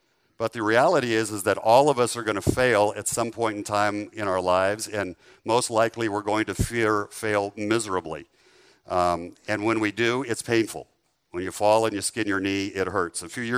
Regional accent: California, United States; now in Houston, United States; and I'd been here in Houston for about 2 years. I grew up in California, and I'd read about hurricanes

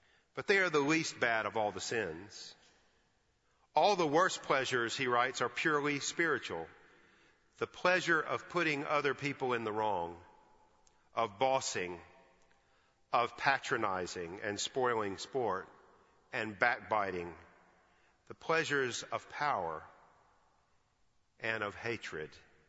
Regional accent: Alabama, United States; I'm from Alabama, for goodness sake. That's a foreign country.

